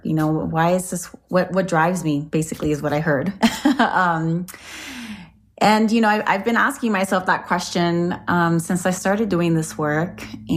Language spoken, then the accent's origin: English; Orlando, Florida, United States; back in my home, which where I grew up in Orlando, Florida.